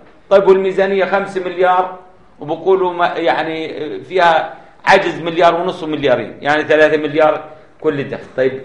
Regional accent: Jordan; لماذا عندنا في الأردن إنه كل الموظفين الآن جملة واحدة بما فيهم أستاذ الجامعة لا تجد واحد يكفيه مرتبه؟

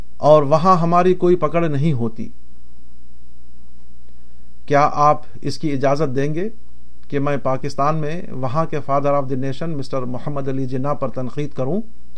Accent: Azamgarh, Uttar Pradesh, India; इसी किस्म के एक अरब मुसाफिर एक बार आजमगढ़ यूपी में मेरे गांव आए थे।

